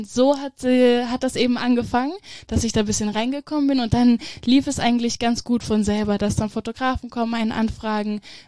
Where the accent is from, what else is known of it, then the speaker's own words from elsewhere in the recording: Obershofen, Hesse, Germany; moved away as an adult; also born or lived in Gießen; now in Frankfurt, Germany; da bin ich geboren, also beziehungsweise ich bin in Gießen geboren, aber in Obershofen aufgewachsen und habe dort bis zu meinem 19. Lebensjahr gewohnt.